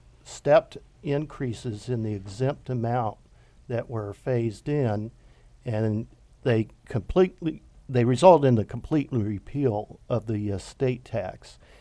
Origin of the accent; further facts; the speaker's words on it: Ohio, United States; I was raised in Auglaize County, and that was the county that Neil Armstrong was born in.